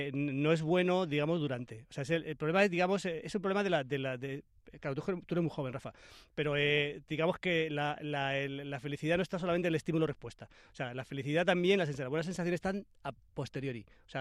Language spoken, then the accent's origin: Spanish; Madrid, Community of Madrid, Spain; Yo soy de barrio, y en nuestro barrio, yo soy de Carabanchel